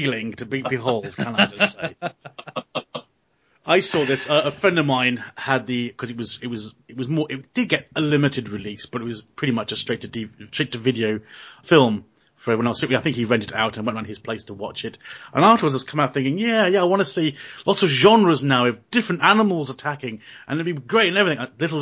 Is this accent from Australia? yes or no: yes; Australia; which as an Australian, I find that hilarious, that kangaroos could go extinct